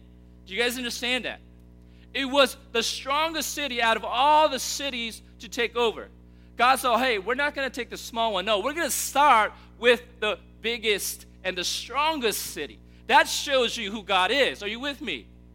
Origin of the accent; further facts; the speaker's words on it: United States; It's like, because I grew up here in America.